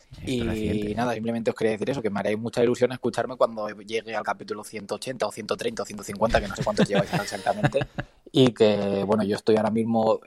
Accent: Lloret de Mar, Catalonia, Spain; de Lloret de Mar, de Girona.

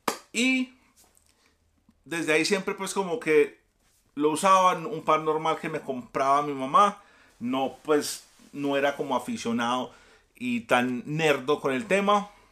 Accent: United States; yo me crié en Estados Unidos, entonces tengo como una perspectiva un poco distinta

